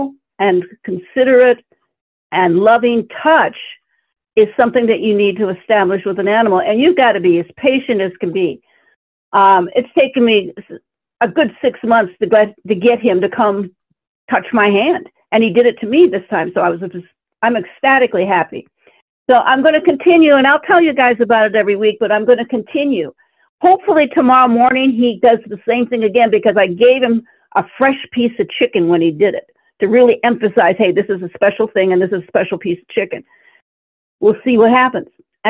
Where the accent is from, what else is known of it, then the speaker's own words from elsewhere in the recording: Michigan, United States; I grew up in Michigan, and it has 100% humidity potential every year.